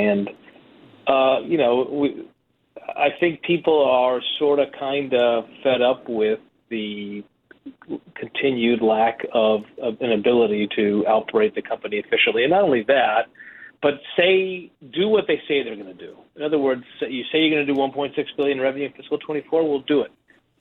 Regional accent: Boston, Massachusetts, United States; I grew up on it. I grew up in Boston.

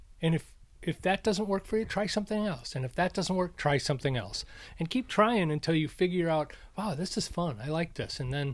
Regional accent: Minnesota, United States; also born or lived in Arizona; when I grew up in Minnesota, I played hockey, played football, tried baseball, didn't like it, a lot of standing around. So that was just my opinion. And then when we moved to Arizona

